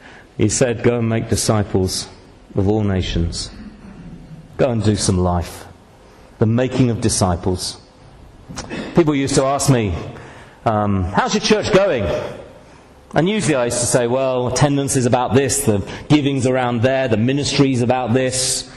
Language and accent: English; Manchester, North West England, United Kingdom; I come from Manchester, but where I ministered for 20 years was a bit posh.